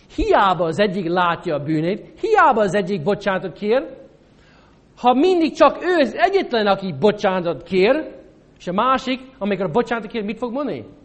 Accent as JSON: {"language": "Hungarian", "town": "St. Louis", "region": "Missouri", "country": "United States", "tie": "born or raised there", "second_language": "Hungarian", "moved": "yes", "lives_now": "Hungary", "said": "Én felnőttem egy nagy városban, Amerikában, St. Louisban."}